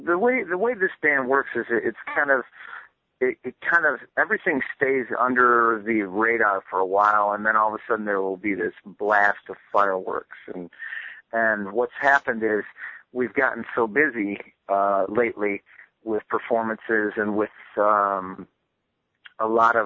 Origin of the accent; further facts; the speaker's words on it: Lansing, Michigan, United States; a friend of ours who lives in my hometown of Lansing